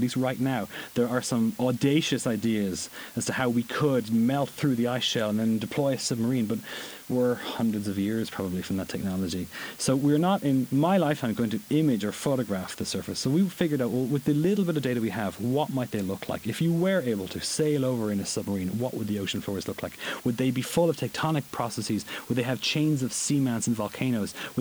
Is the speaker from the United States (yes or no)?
no; Ireland; I come from Ireland, so if you imagine basically Britain and Ireland together